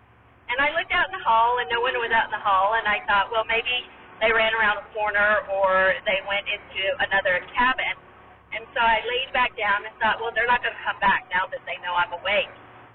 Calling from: Bakersfield, California, United States; I'm calling from Bakersfield, California.

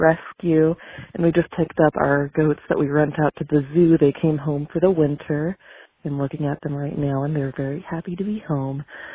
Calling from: Lincoln, Nebraska, United States; I'm calling from Lincoln, Nebraska.

